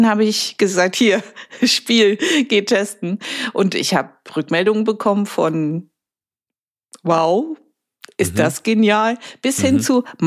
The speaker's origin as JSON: {"language": "German", "region": "Berlin", "country": "Germany", "said": "ich bin Berliner."}